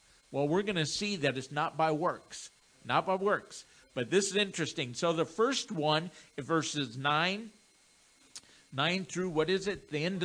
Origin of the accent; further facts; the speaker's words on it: Wessington Springs, South Dakota, United States; born there; he's telling me that his wife knew my mom and dad when I was born back in Wessington Springs.